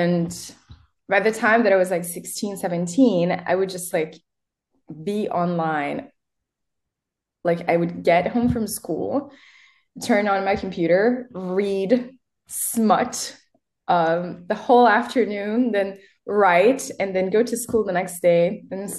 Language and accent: English; Brazil; first language Portuguese; English is a second language; moved away as an adult; now in Berlin, Germany; which in Portuguese, that's my mother tongue, means something like citric and spicy. What is there to say? I'm an erotic writer and a pleasure activist from Brazil. I've been living in Berlin for the past 7 years